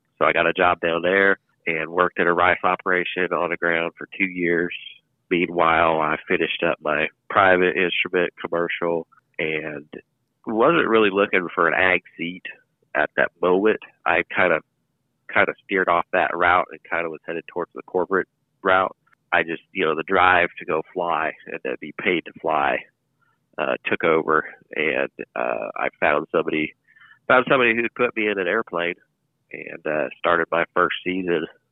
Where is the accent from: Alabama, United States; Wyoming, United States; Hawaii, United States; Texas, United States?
Wyoming, United States; Douglas; moved away as an adult; I'm originally from Douglas, Wyoming, born and raised. I left Wyoming when I was about 19, moved out to Illinois